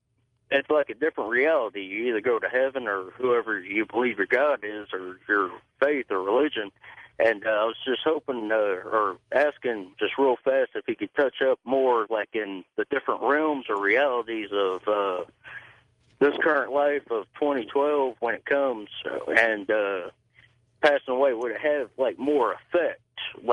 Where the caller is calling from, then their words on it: Texas, United States; Yeah, I'm calling from East Texas.